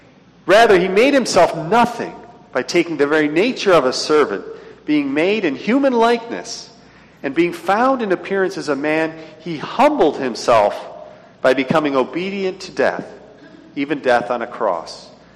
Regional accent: United States; And as an American, of course, I do turn and yawn in a way because I'm an American, you know.

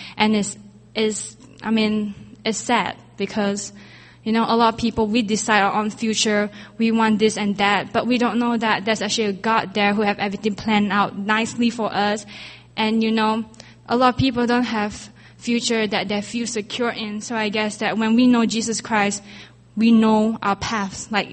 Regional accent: Malaysia; now in Singapore; but I'm actually a Malaysian studying in Singapore.

